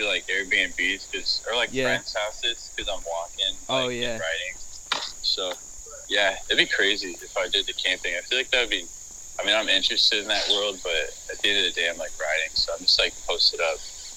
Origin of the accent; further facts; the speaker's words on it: Iowa, United States; I'm from Iowa.